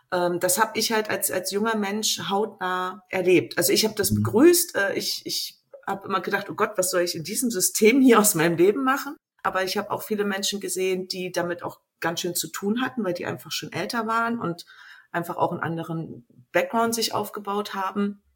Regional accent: East Germany, Germany; also ich bin halt in Ostdeutschland groß geworden

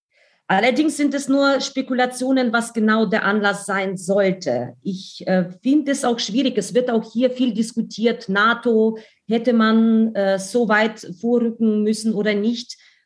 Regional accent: Ukraine; ich komme aus der Ukraine

